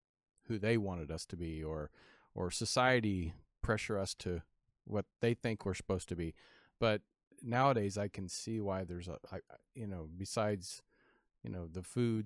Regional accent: Kansas, United States; No, I grew up in Kansas, so we had wheat and corn. So yeah, in the middle of the Flint Hills, I think we had like 200, well, I'd say people, but that's probably cats, dogs, and in my hometown.

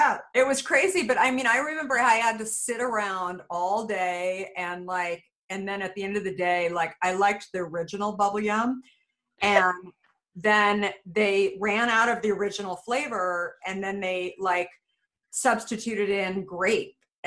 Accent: Phoenix, Arizona, United States; also born or lived in Scottsdale; I grew up in Phoenix, Scottsdale area, and it was at the local mall.

